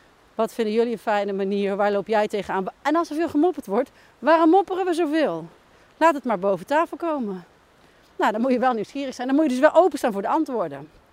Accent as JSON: {"language": "Dutch", "region": "North Brabant", "country": "Netherlands", "said": "ik kom zelf uit Brabant, jij ook"}